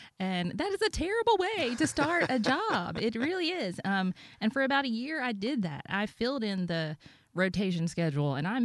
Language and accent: English; Tuscaloosa, Alabama, United States; now in Nashville, United States; Well, I'm from Tuscaloosa, Alabama. Got to throw that in with a big roll tide. I've lived in the Nashville area for about 9 years.